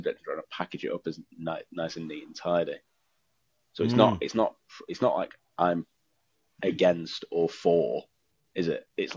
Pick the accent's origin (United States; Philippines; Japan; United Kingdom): United Kingdom; Ilford, London; now in -; I grew up in Ilford. Listen. There you go. Is that good? He goes, listen.